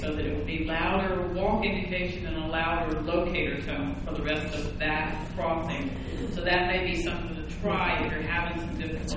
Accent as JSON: {"language": "English", "region": "North Carolina", "country": "United States", "said": "And I have to leave that to somebody from New York because I'm from North Carolina."}